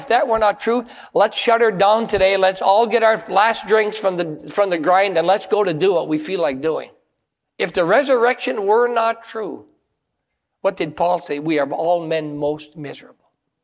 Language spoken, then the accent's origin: English; Copper Harbor, Michigan, United States; I said, up by Copper Harbor.